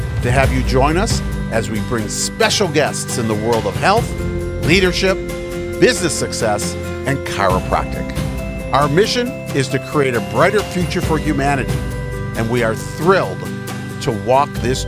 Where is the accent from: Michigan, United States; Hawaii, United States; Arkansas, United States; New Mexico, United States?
Michigan, United States; Today, I have a good friend, a fellow Michigander, because we're both from Michigan.